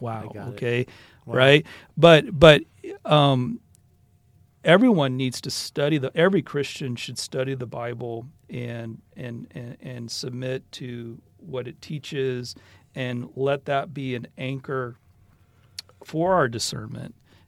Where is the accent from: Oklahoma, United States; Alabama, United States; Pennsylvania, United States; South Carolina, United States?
Oklahoma, United States; Tulsa; growing up in Tulsa, Oklahoma, Tulsa in the late 20th century was very different from first century Galilee.